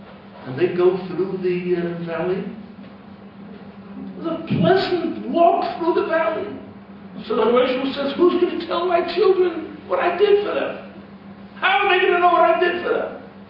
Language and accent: English; Brooklyn, New York, United States; I never had, when I grew up in Williamsburg, never had chocolate spread. In LA, these kids, they grow big and tall on chocolate spread.